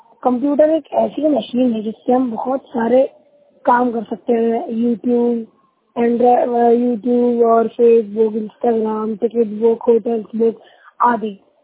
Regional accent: Delhi, India; मैं दिल्ली शहर का रहने वाला हूँ

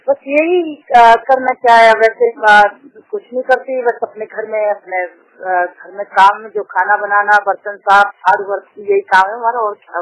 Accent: Ghaziabad, Uttar Pradesh, India; और मैं गाजियाबाद से हूँ, ब्लाइंड हूँ मैं।

